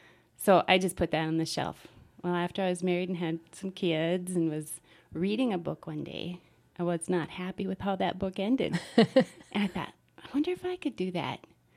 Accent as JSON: {"language": "English", "town": "White Lakes", "country": "United States", "tie": "born or raised there", "lives_now": "Grand Rapids, United States", "said": "I grew up in White Lakes. Then we lived in Palo."}